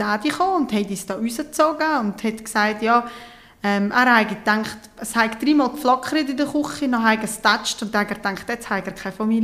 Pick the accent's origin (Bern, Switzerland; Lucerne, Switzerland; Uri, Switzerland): Uri, Switzerland; Bristen; Also ich bin in Pristen im Kanton Uri aufgewachsen, auf dem Hof, wo ich jetzt noch wohne.